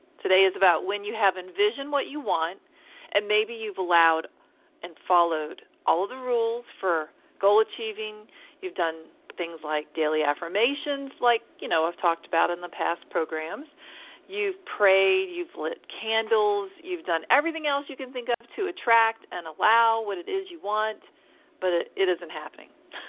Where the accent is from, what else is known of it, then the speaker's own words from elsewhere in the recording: Austin, Texas, United States; We enthusiastically agreed to give this series of public workshops together in my hometown of Austin